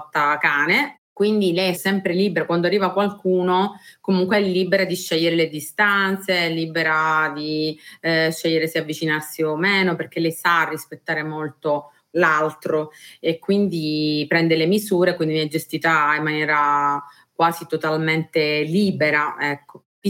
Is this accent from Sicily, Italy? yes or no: yes; Palermo, Sicily, Italy; La sensazione che ho da palermitana, che vive qui, insomma, da sempre, no?